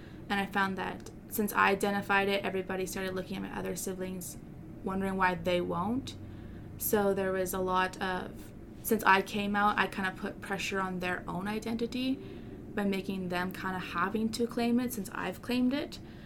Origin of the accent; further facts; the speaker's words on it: Canada; I identify myself as a Canadian. My dad is full German. He came here and to Canada. And then my mother's side is unknown. My family background is Indigenous